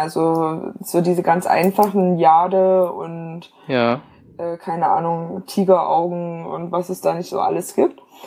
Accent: Zwickau, Saxony, Germany; ich komme ja aus Zwickau

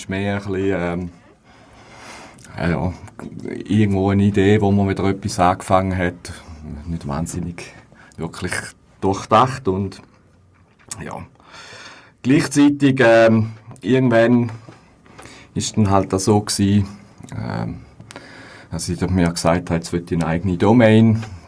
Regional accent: St. Gallen, Switzerland; now in Bern, Switzerland; bin in St. Gallen, wo in Bern gestrandet ist.

